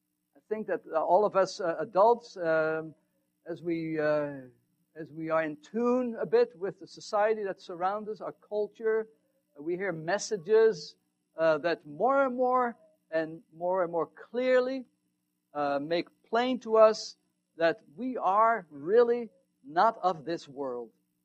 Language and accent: English; Netherlands; And as I grew up in the Netherlands